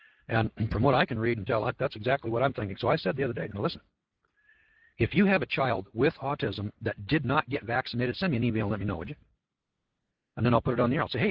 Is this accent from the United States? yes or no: yes; California, United States; And I'm from California